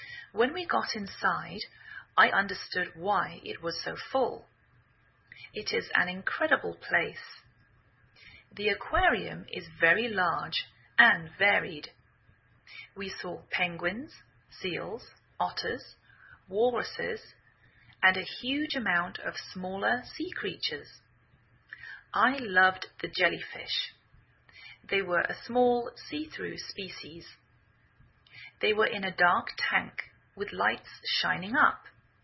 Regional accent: England, United Kingdom; now in United States

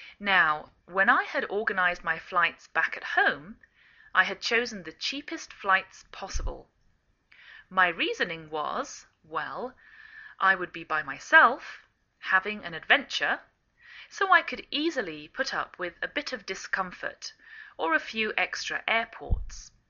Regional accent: England, United Kingdom; now in United States

